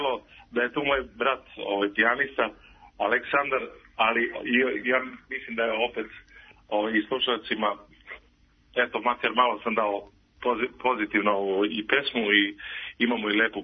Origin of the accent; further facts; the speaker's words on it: Šumadija and Western Serbia, Serbia; kod nas u Šumadice kaže Srce nije tamburica